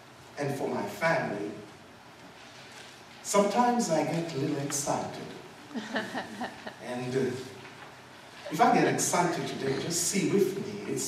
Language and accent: English; Jamaica; I'm from the Sunshine Island of Jamaica.